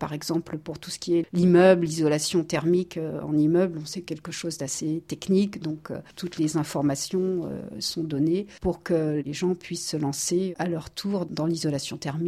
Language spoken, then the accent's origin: French; Paris, Île-de-France, France; Et oui, je suis parisienne, donc je connais un peu les problèmes de la ville.